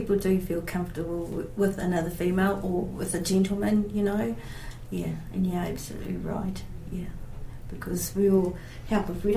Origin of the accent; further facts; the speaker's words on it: East Coast, United States; where I come from, I'm from the East Coast